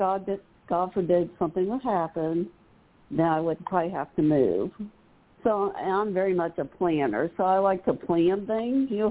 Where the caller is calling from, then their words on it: Ohio, United States; Ohio. I called a couple